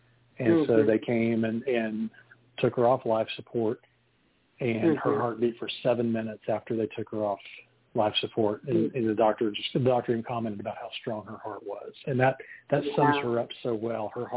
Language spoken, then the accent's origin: English; Indiana, United States; I'm from Southern Indiana.